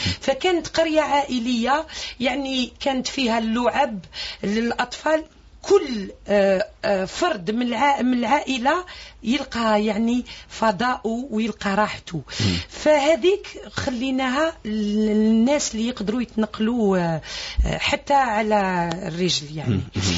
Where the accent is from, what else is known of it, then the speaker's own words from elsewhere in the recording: Algiers, Algiers Province, Algeria; لأنه عندنا في الجزائر العاصمة نشأنا 3 قرى ترفيهية